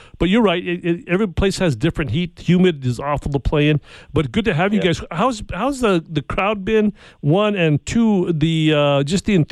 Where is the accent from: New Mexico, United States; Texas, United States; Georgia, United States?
New Mexico, United States; Santa Fe; I grew up in Santa Fe, New Mexico, and actually have a friend or two playing up there and in the league.